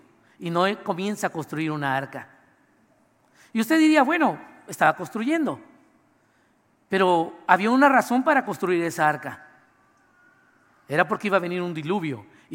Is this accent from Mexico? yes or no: yes; Mexico; muchos me van a entender que son de otros países, no de México, porque yo soy de México